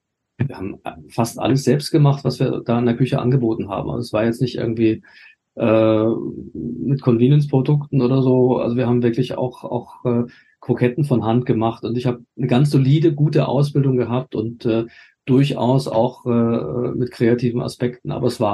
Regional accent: Hohwacht, Schleswig-Holstein, Germany; also born or lived in Kiel / Lütjenburg; Ich bin in Kiel geboren, bin an der Ostseeküste aufgewachsen, in Hohwacht und Lütjenburg.

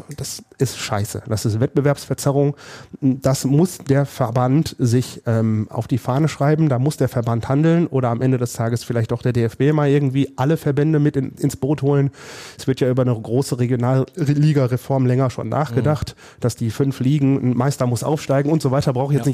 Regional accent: Kaldenhausen, North Rhine-Westphalia, Germany; born there; Auch wenn ich gebürtiger Kaldenhauser bin und Uerdingen quasi früher immer näher war als die Wedau.

